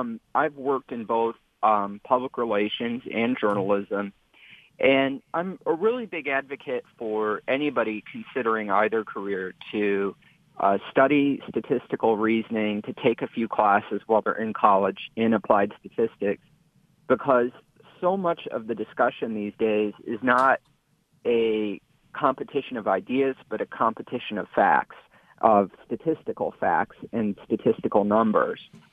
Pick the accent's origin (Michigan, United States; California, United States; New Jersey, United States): Michigan, United States; Dearborn; there was a police shooting in my hometown of Dearborn.